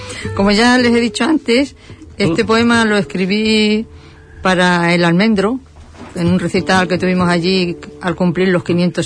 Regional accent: La Nava, Extremadura, Spain; Mi pueblo se llama La Nava, pero no la de aquí de Huelva, ¿eh?

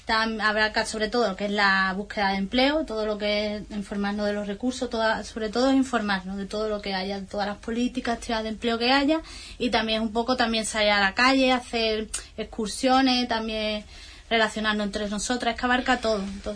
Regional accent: Spain; Somos 5 españolas, bueno, 6 conmigo

